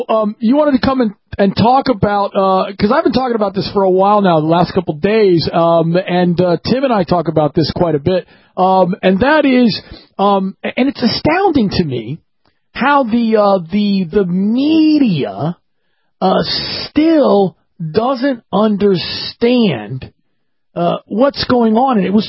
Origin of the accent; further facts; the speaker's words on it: Washington, United States; I grew up in Washington, and I've been a political junkie my whole life